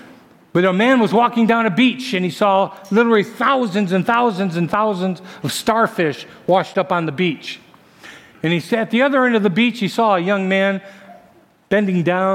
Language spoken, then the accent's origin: English; Guadalupe, Chihuahua, Mexico; Again, I'm from Guadalupe, Distrito Bravo, Chihuahua, Mexico.